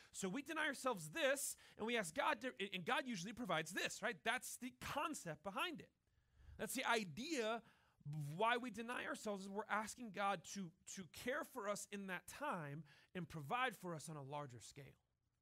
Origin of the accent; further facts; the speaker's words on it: Deep South, United States; Guys, I grew up in the Deep South. We did the exact opposite of this.